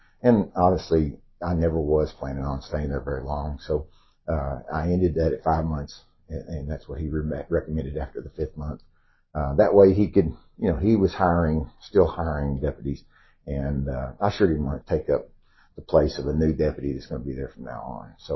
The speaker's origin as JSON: {"language": "English", "town": "Lido", "country": "United States", "tie": "born or raised there", "said": "I grew up in Lido."}